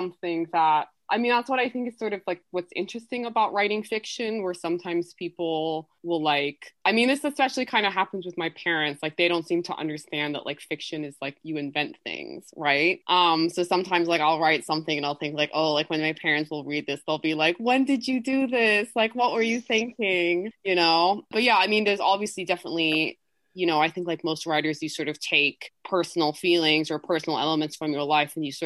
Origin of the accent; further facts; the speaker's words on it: England, United Kingdom; born there; also born or lived in Colombia; oh, I was born in England, or like my parents live in the US right now, simply because I don't want to get into this sort of really long explanation of that I lived in Colombia for so many years.